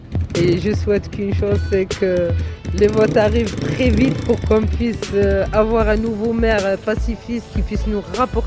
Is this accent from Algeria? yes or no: yes; Algeria; Je suis algérienne.